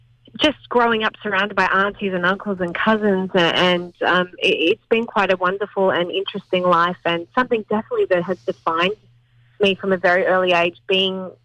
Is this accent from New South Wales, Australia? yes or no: yes; Sydney, New South Wales, Australia; So I'm from Sydney. I grew up in southwest Sydney and I'm the eldest of four children. And my dad's the baby of 10 in a good old Irish Catholic tradition. And so I grew up surrounded by a massive family.